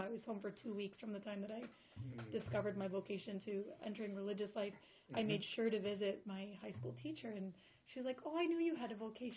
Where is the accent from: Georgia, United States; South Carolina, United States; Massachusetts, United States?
Massachusetts, United States; I grew up in Massachusetts, which I mean, Western Mass, so it wasn't like a big city